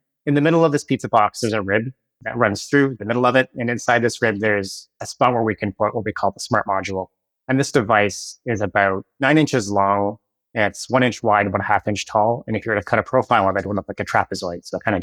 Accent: Canada; now in United States; So I'm Canadian myself.

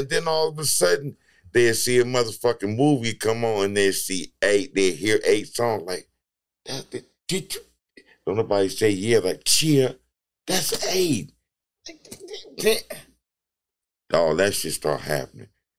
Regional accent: Long Beach, California, United States; I'm from East Long Beach, cuz.

